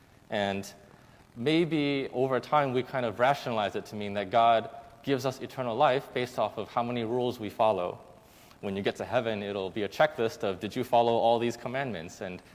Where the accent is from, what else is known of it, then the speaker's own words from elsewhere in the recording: United States; Even though, like, us growing up in America, it's a Western culture, which the idea of receiving gifts is taken a little bit differently, but the Asian influence is so strong